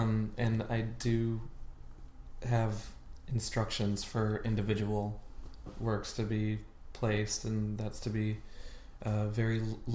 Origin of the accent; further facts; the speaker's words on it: Lewiston, New York, United States; Oh no, I'm from Lewiston, which is